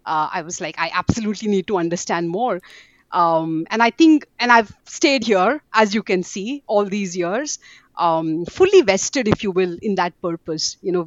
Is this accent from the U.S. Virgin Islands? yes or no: no; India; now in Boston, United States; So I was born and brought up in India. I live in Boston right now. I was born in a very typical middle-class Indian family.